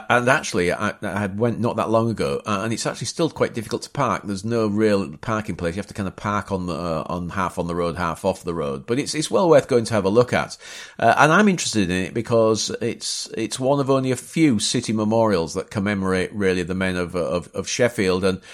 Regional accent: Bapaume, Hauts-de-France, France; It also twinned itself with Bapaume, my hometown.

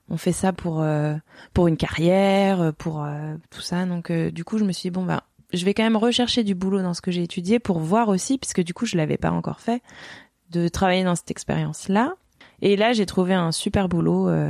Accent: Strasbourg, Grand Est, France; j'ai 32 ans. Je suis originaire d'Alsace, donc j'ai grandi à Strasbourg, enfin on va dire en partie.

